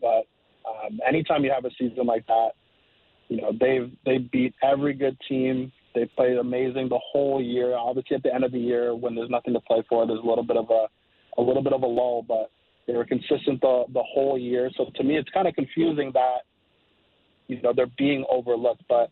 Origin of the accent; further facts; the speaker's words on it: Canada; Well, obviously growing up in Canada